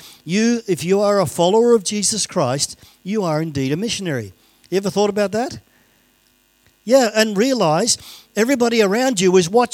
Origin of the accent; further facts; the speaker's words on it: Australia; And I was raised in Australia. So my accent's going to go all over the place.